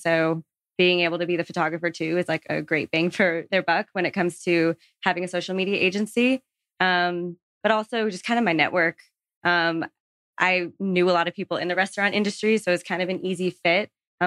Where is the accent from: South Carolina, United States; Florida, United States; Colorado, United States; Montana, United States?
Florida, United States; now in Atlanta, United States; It was after I graduated and I grew up in Florida and always loved like the South.